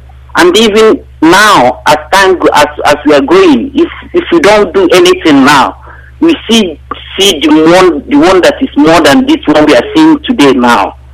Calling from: Vienna, Austria; I'm calling from Austria. Vienna.

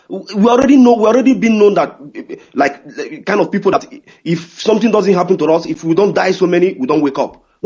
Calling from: Sweden; I'm calling from Sweden.

